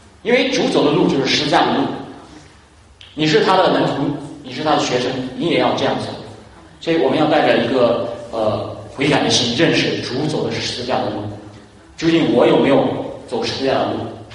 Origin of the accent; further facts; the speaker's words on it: Northeast China, China; 我们东北人是比较豪放的，也比较勇敢的，甚至你们有些东北人都不怕死